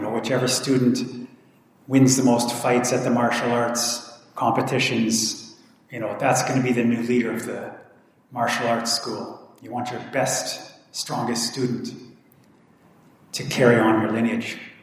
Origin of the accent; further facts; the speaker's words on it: Canada; Okay, so I'm from Canada. So Canada would be called a loose culture. Okay, I grew up in a very liberal part of Canada.